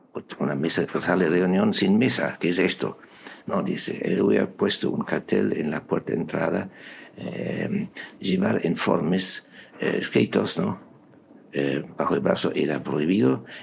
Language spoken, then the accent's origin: Spanish; Germany; a pesar del apellido un poco raro, que suena francés pero soy alemán.